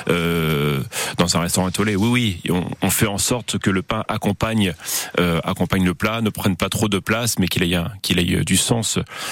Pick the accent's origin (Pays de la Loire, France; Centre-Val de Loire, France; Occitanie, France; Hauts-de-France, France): Centre-Val de Loire, France; J'ai passé mon enfance en Sologne, donc l'asperge blanche ça me connaît.